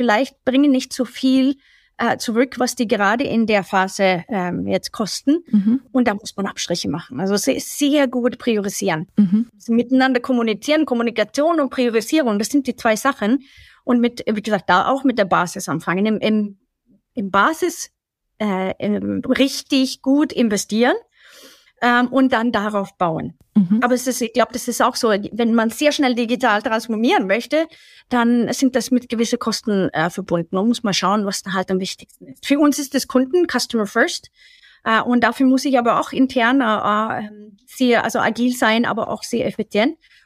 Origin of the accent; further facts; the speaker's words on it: Sweden; German is a second language; ich bin ja selber nicht deutsch und kenne das auch anders. Ich komme aus Schweden